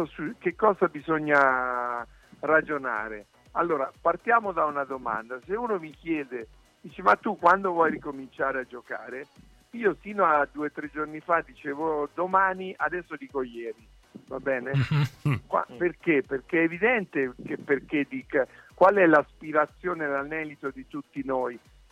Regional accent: Gubbio, Umbria, Italy; born there; Io però sono nato a Gubbio

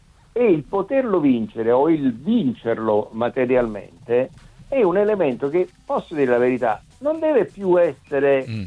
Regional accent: Naples, Campania, Italy; io sono contro, lo dico da napoletano, certo

